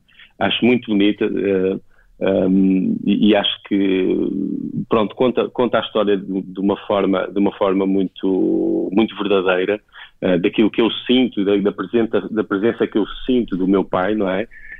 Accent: Guimarães, Braga, Portugal; voltar a viver em Guimarães, que é a minha terra natal.

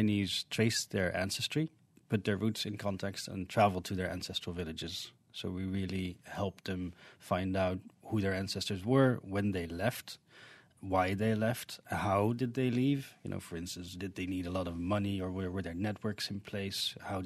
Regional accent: Netherlands; now in Beijing, China; I live in Beijing. I was born and raised in Holland, and my parents are from Indonesia.

